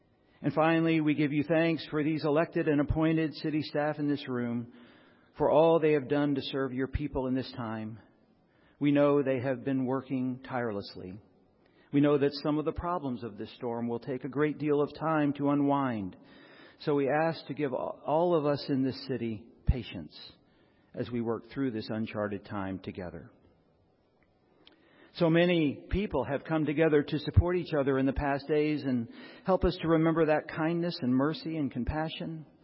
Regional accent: Dallas, Texas, United States; I grew up in Preston Hollow and used to ride my bike to get baseball cards at the 7-Eleven right there at Preston Royal.

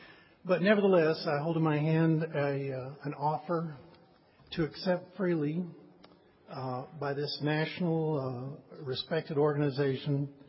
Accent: Arlington, Texas, United States; I'm from Arlington. Interlocking neighborhood. Thank you for allowing a non-citizen to speak tonight.

